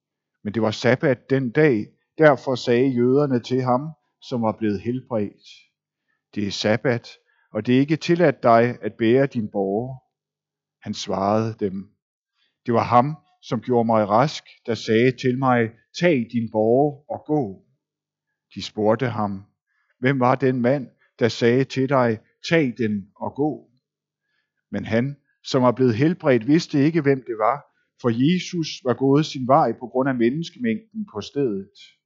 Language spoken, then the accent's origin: Danish; Zealand, Denmark; Særligt på Lolland, hvor jeg er fra, er der marker, så vidt øjet bredes ud.